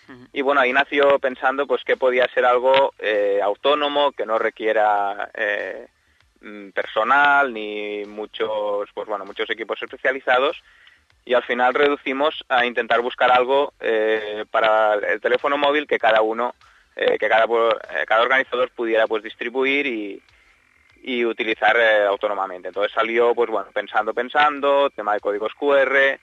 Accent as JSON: {"language": "Spanish", "region": "Catalonia", "country": "Spain", "said": "Porque aquí en Cataluña, nosotros somos de Cataluña"}